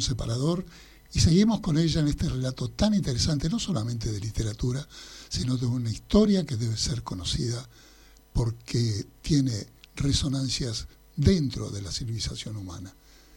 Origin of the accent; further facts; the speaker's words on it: Argentina; yo también soy hijo de inmigrantes y demás, como muchos argentinos.